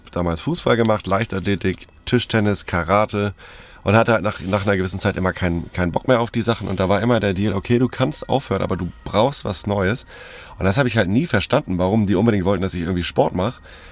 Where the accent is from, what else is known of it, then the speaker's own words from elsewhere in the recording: Schleswig-Holstein, Germany; also wir kommen ja aus Schleswig-Holstein, also das Meer ist nicht so weit weg gewesen